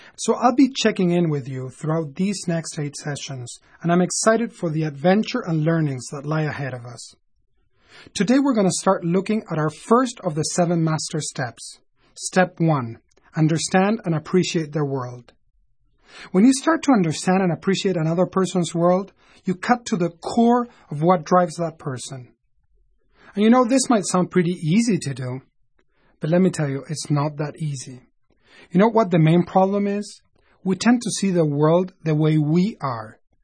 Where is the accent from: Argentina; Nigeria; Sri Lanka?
Argentina; now in United States; I'm originally from Argentina, but my grandparents are originally from Italy, and I now live in the U.S.